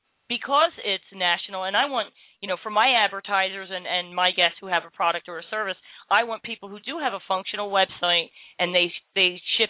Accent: Philadelphia, Pennsylvania, United States; now in Orlando, United States; Yes, I'm in Orlando, Florida, and I grew up in Philadelphia.

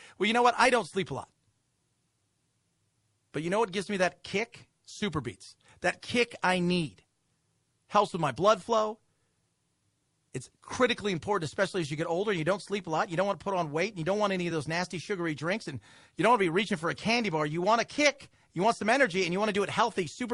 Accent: Los Angeles, California, United States; Yeah, I grew up in Los Angeles.

